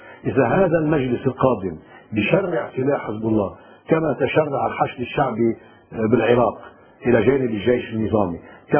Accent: Lebanon; انا عم بحكي انه نحن كلبنانيين نعلم، ندرك

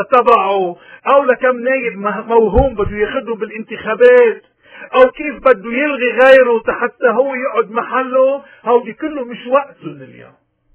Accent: Lebanon; نحن كلبنانيين بدنا نبطل الذمية

